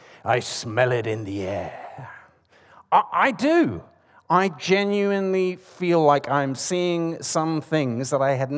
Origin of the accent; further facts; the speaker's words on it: London, United Kingdom; There! That's my home country. My home city, it's London, and it's a march carrying flags.